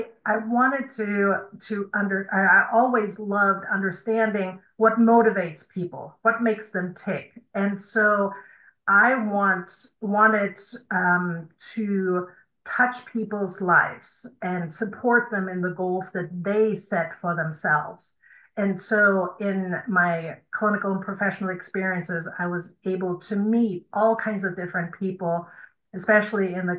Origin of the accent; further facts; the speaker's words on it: Germany; English is a second language; moved away as an adult; now in United States; And me being a German, I grew up in Germany and came to the States in my early 20s.